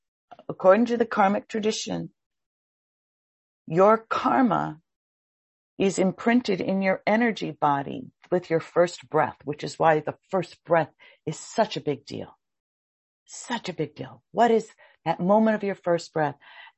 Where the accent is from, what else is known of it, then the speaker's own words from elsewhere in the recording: Hawaii, United States; I grew up in Hawaii where there's lots of hills